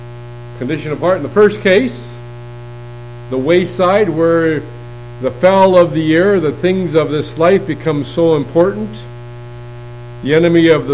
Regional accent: Pacific Northwest, United States; Growing up in the Northwest, the Himalaya blackberries can kill even trees.

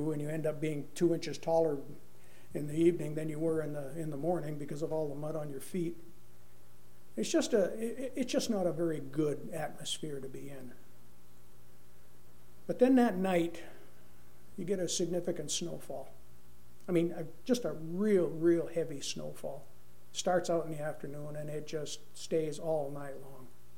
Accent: Northeast, United States; As most of you know, I'm from the Northeast, and it seems like back when I was a kid, there was a lot more snow back there than there is now

